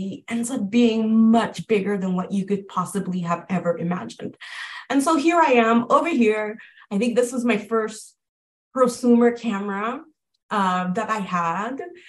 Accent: Haiti; I grew up in Haiti, and this globe right here is, for me, I remember the first time I saw a globe.

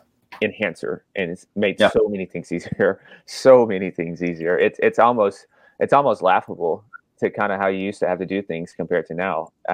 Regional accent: Nashville, Tennessee, United States; growing up in Nashville, it was nothing but just country music, maybe entertainment.

